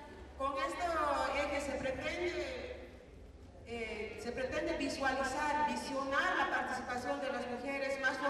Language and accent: Spanish; Bolivia; yo vengo de Bolivia